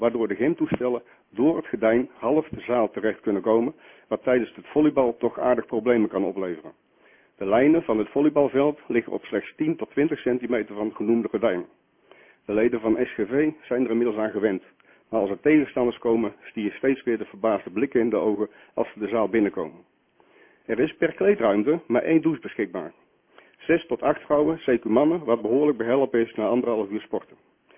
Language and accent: Dutch; Gorinchem, South Holland, Netherlands; now in Schelluinen, Netherlands; Ik ben geboren en getogen in Gorinchem.